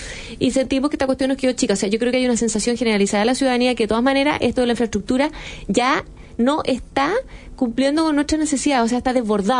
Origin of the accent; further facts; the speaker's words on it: Chile; uno como chileno, como ciudadano de cualquiera de las regiones en que estamos